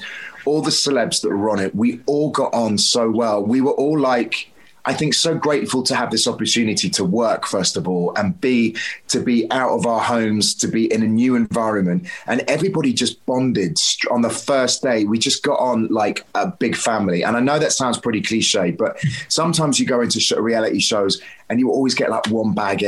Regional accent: South West England, United Kingdom; I'm a country boy at heart. I grew up in Devon as a child.

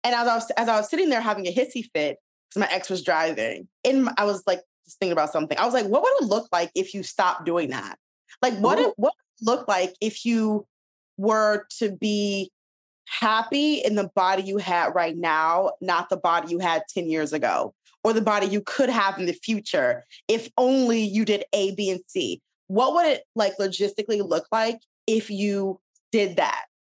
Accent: Detroit, Michigan, United States; And so it was a very interesting childhood growing up in Detroit.

